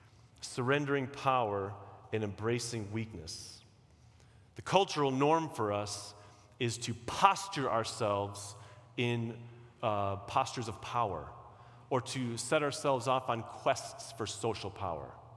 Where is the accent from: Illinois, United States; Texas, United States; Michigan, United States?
Illinois, United States; Chicago; I grew up evangelical, which in my neighborhood that I grew up in Chicago, there were nothing but Irish Catholics.